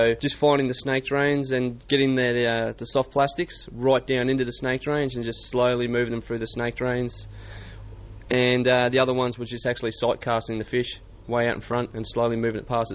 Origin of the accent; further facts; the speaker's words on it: Darwin, Northern Territory, Australia; from Darwin.